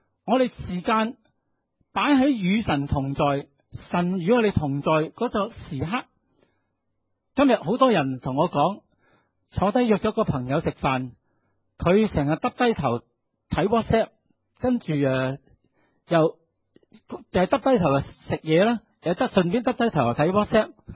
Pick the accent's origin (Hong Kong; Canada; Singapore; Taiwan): Hong Kong; 今天我们香港人要找一个住的空间很艰难